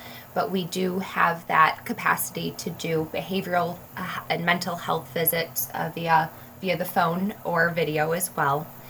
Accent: Chicago, Illinois, United States; Although I am from Chicago

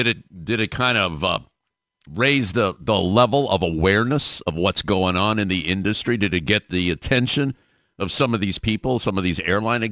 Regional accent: Cleveland, Ohio, United States; I grew up in Cleveland, Ohio, and this is all my kids still live here.

